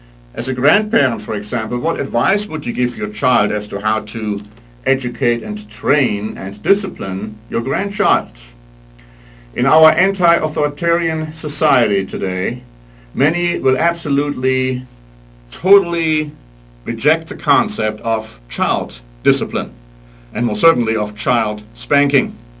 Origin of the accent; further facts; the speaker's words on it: Germany; When I grew up in Germany, Dr. Spock, who was the founder, one of the founder of the anti-authoritarian child-rearing movement, was looked upon as a guru